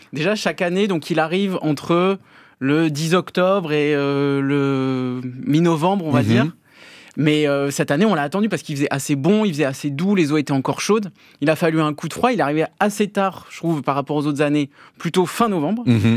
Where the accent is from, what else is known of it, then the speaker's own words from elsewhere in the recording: Bordeaux, Nouvelle-Aquitaine, France; born there; Moi, je suis né à Bordeaux.